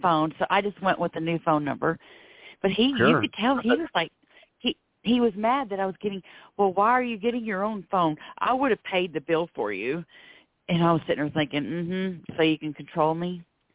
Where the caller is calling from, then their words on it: Florida, United States; I'm the one from Florida with the man that's the addiction.